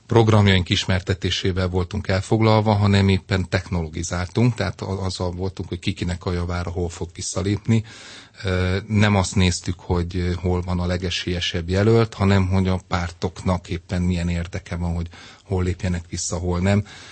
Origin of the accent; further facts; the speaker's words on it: Pécs, Baranya, Hungary; now in Budapest, Hungary; Tehát én is Pécsről vagyok, de itt élek Budapesten